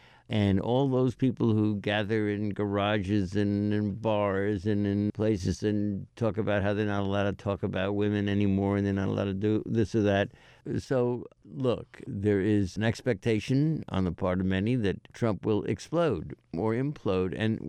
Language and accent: English; Massachusetts, United States; It is certainly true that in my home state of Massachusetts that there's a groundswell of people who support Bernie in the polls